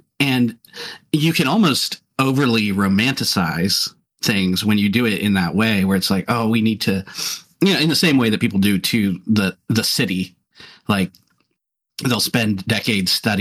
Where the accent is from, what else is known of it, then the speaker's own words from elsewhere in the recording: Pennsylvania, United States; I mean, I'm from Pennsylvania